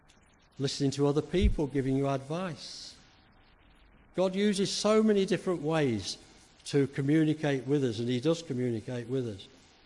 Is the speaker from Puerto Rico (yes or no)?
no; Yorkshire and the Humber, United Kingdom; I come from Yorkshire.